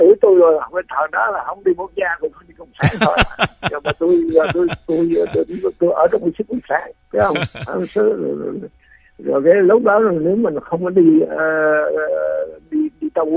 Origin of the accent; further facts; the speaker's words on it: Phú Yên, Vietnam; ở quê tôi ở Phú Yên mà đang ở Bình Phú mà ở quê tôi là nhà quê